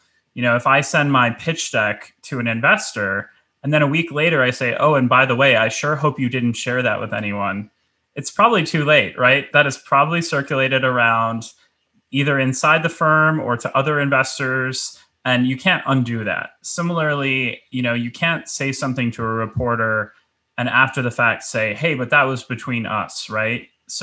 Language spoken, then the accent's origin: English; New York City, New York, United States; as a New Yorker, let's say I'm a Knicks fan.